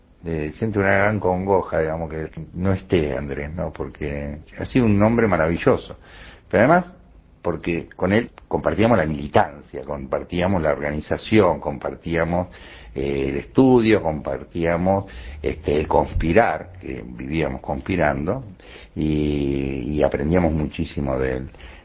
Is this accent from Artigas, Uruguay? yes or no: no; Pando, Canelones, Uruguay; Yo soy de Pando, aparte.